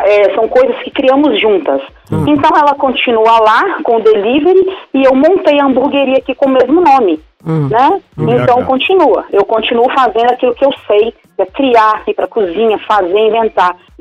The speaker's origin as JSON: {"language": "Portuguese", "town": "Belo Horizonte", "region": "Minas Gerais", "country": "Brazil", "tie": "born or raised there", "also_born_or_lived": "Porto Seguro", "said": "Hoje, eu com 40 anos, eu nasci em BH. Eu sou daqui. Eu não tenho nenhum amigo mais de quando eu morava em Porto Seguro."}